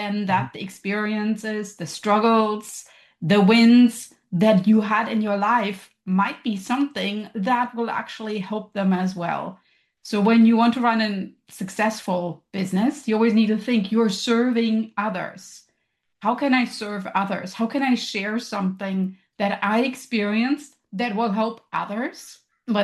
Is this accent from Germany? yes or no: yes; Hesse, Germany; I think Germans definitely have it down with regard to the structure.